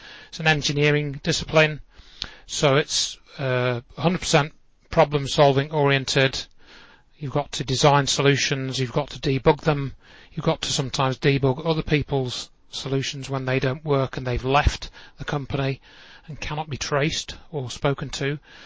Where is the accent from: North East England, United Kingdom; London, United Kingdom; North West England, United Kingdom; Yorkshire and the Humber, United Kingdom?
Yorkshire and the Humber, United Kingdom; I grew up in Yorkshire, which is the largest county in England.